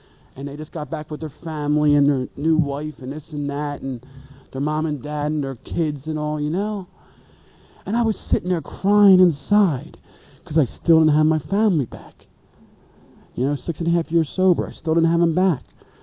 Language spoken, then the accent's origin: English; Philadelphia, Pennsylvania, United States; well, I'm from Phil.